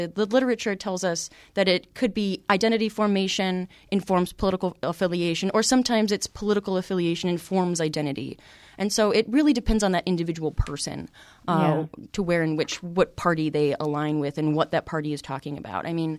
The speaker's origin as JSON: {"language": "English", "town": "Chicago", "region": "Illinois", "country": "United States", "said": "I'm not from here. I'm from Chicago"}